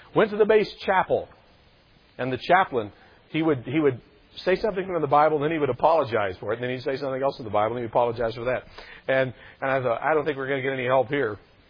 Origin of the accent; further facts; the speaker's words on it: Kentucky, United States; I come from Kentucky. And up there, there's a lot of truth to that.